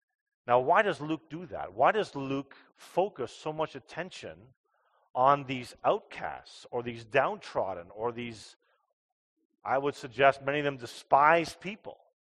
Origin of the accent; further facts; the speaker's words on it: Grimsby, Ontario, Canada; I'm from Grimsby. And then always quickly say, oh, it's close to Toronto. You've heard of Toronto, right? That's where I'm from. Toronto area.